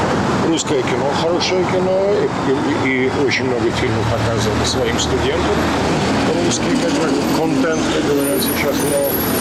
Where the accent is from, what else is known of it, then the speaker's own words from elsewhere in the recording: Kyiv, Ukraine; also born or lived in Bashkortostan, Russia; Башкирия, ну, не более чем место рождения, потому что я всю жизнь прожил в Киеве уже 62 года.